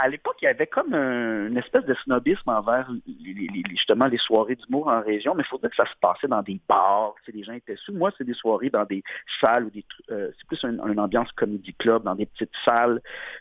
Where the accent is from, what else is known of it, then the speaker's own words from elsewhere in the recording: Saint-Jérôme, Quebec, Canada; je suis un gars qui a grandi en région. J'ai grandi à Saint-Jérôme, dans les Laurentides. Ensuite, j'ai déménagé à Sainte-Thérèse, Laval. Et ensuite, j'ai traversé l'île. Là, je suis rendu à Richelieu, sur la rive sud. J'ai jamais habité sur l'île en soi.